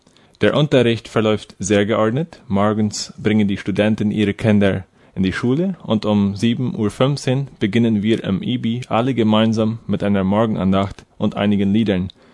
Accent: Menno Colony, Boquerón, Paraguay; ich bin 24 Jahre alt und ich komme aus der Kolonie Menno.

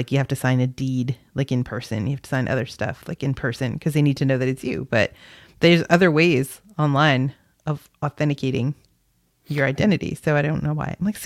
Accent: Ireland; Well, I'm Irish.

